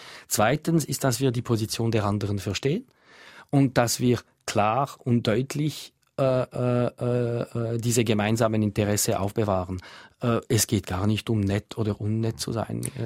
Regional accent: Switzerland; ich fühle mich vor allem als Schweizer Bürger, für mich ist es eben als Schweizer Bürger wichtig, dass man die Sachen klarstellt, oder?

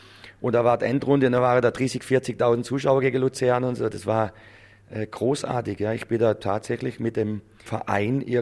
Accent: Baden-Württemberg, Germany; accent: Alemannic; Schweizerdeutsch und das Alemannische, das ist klar, weil das ist meine Heimat.

